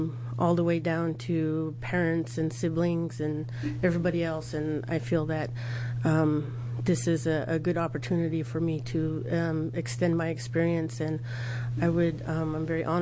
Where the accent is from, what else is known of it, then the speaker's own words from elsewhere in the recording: Oregon, United States; I come from Eastern Oregon, and I'm an enrolled member of the Umatilla tribes.